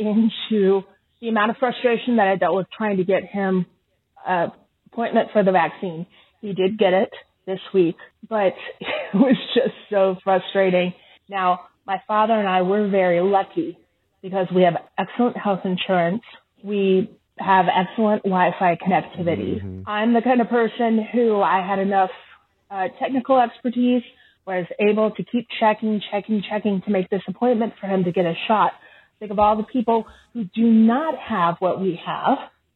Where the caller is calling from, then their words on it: Ohio, United States; Hi, Kai and Molly. … from Ohio.